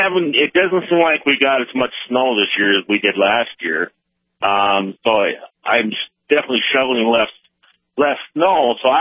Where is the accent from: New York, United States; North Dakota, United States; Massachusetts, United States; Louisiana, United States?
North Dakota, United States; also born or lived in Marshall Islands / Japan / Hawaii / Colorado; You know, I grew up in North Dakota, and then I've lived in many other different places, the Marshall Islands, Japan, Hawaii, Colorado